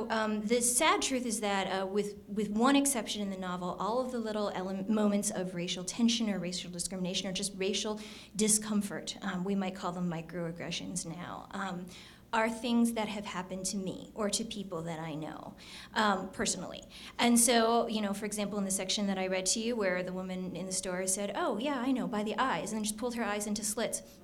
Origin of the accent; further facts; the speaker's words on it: Shaker Heights, Ohio, United States; I mean, I had a great experience growing up in Shaker, which is pretty diverse. There's not a lot of Asians, but race relations are something that's very much on the community's mind.